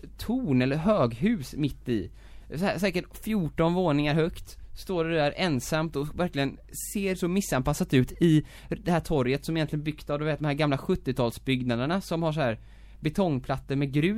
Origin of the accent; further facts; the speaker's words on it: Gothenburg, Västra Götaland County, Sweden; Det heter Bellevue skulle jag säga som göteborgare.